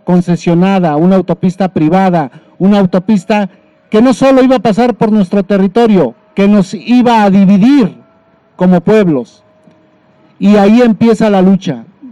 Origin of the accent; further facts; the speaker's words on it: Mexico; como ciudadanos mexicanos